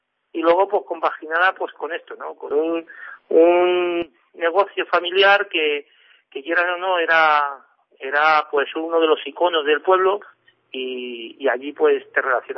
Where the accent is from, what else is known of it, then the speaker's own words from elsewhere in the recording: Humanes de Madrid, Community of Madrid, Spain; En Humanes yo, de los cuatro hermanos, fui el que nací concretamente en Humanes, ¿no? Creo que de ahí viene todo, ¿no?